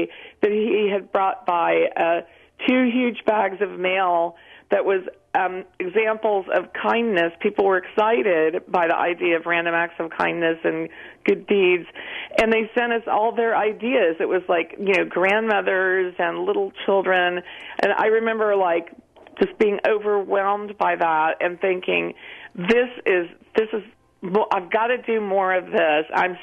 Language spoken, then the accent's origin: English; West Virginia, United States; I'm originally from West Virginia, and my mom lived by the Golden Rule